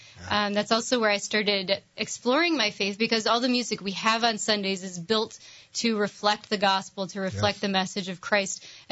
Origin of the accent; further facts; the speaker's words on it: Portland, Michigan, United States; Yes, born and raised Catholic. I am from Portland, Michigan.